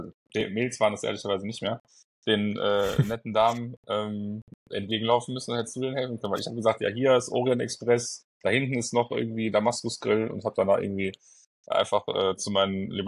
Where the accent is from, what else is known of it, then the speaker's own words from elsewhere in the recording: Cologne, North Rhine-Westphalia, Germany; Touristen hilft man dann als Kölner.